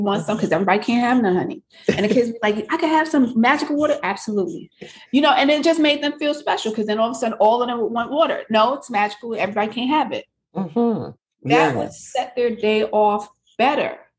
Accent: Brooklyn, New York, United States; And as a kid born and raised in Brooklyn, my parents constantly had me traveling throughout New York City, right?

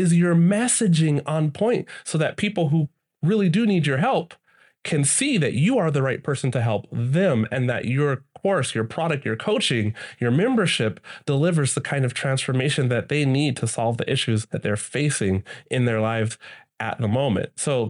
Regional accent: United States; I'm from the States, so I say the States a lot

